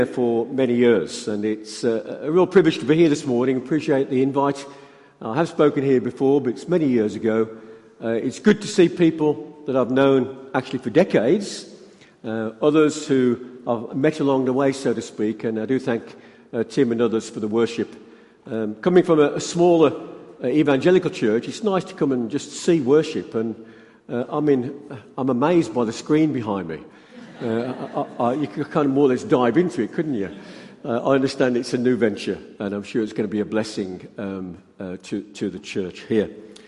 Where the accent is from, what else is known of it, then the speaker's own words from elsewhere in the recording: Kingshurst, West Midlands, United Kingdom; now in Halesowen, United Kingdom; I come from originally the east side of Birmingham, so I've come home in a sense, really. I come from Kingshurst.